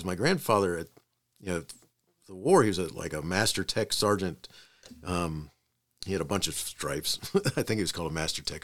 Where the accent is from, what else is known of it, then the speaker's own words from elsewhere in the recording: Daytona Beach, Florida, United States; You know, I grew up in Daytona Beach, Florida, and Daytona is on the Atlantic coast.